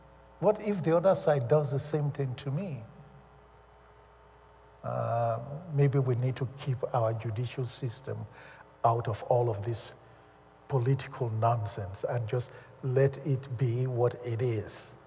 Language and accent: English; Canada; now in United States; I'm not an American. I'm Canadian, but I listen to American news too.